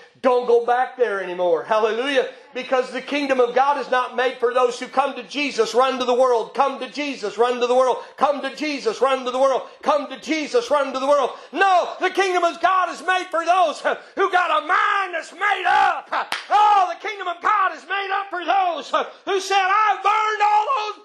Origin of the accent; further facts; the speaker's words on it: Washington, United States; born there; now in Texas, United States; I said, no, I was born in Washington, but I got here as fast as I could.